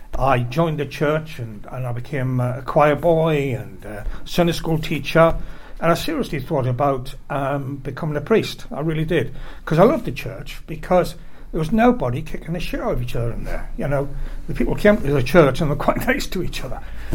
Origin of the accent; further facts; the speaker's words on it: North East England, United Kingdom; And I was born in the Northeast. I was born just after the war into a Northeast mining family.